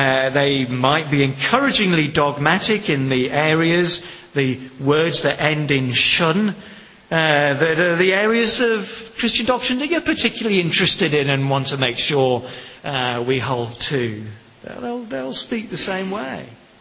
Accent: Western, Kenya; When I was born and brought up in Africa

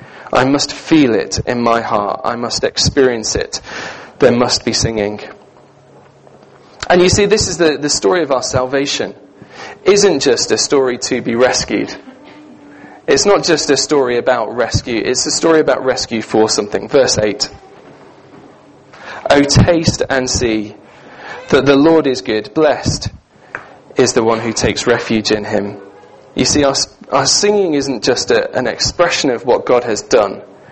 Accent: United Kingdom; You see, we fear that kind of emotional engagement with things because we're British.

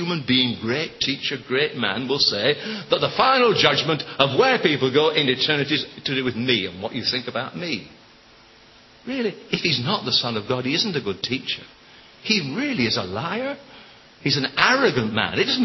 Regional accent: North West England, United Kingdom; also born or lived in Edinburgh; now in Sheffield, United Kingdom; You realize I spent 10 years of my time as an Englishman in Scotland. That was courageous stuff. And then I spent 30 years as a Lancastrian in Yorkshire

